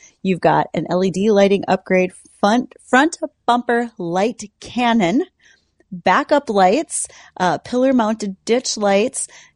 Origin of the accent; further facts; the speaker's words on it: Wishek, North Dakota, United States; Today is sauerkraut day in my hometown in Wishick.